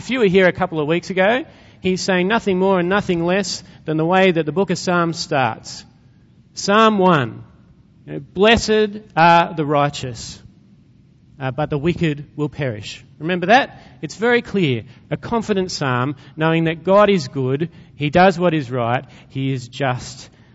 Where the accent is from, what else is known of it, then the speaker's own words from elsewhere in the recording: Sydney, New South Wales, Australia; now in Lismore, Australia; In spite of the fact that I grew up in Sydney, I'm not really a fan of cities.